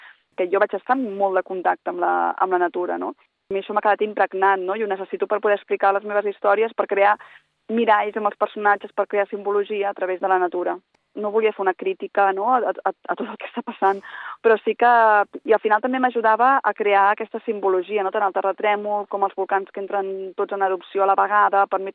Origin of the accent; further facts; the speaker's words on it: Olesa de Montserrat, Catalonia, Spain; jo vaig viure en un poble, bueno, soc d'Olesa, no? I una mica, vull dir, Olesa no és la mateixa ara que quan jo vaig a finals dels 80, principis dels 90